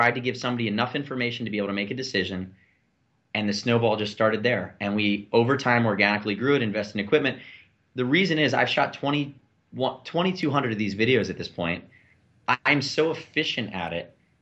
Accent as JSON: {"language": "English", "region": "Northeast", "country": "United States", "said": "I'm from the Northeast. I talk fast."}